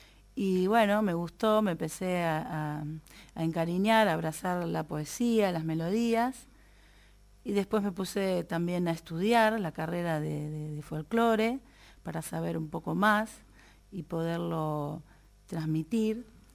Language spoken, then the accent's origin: Spanish; Buenos Aires, Argentina; yo nací en Capital, en el barrio de Flores, en el cual vivo hace muchos años, desde que nací. 44 años tengo.